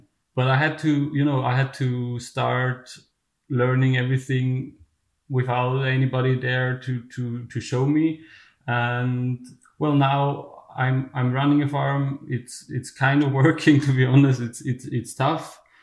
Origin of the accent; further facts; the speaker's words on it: Austria; English is a second language; I come from Austria. I live in the east of Austria and I run a small vegetable farm, a market garden.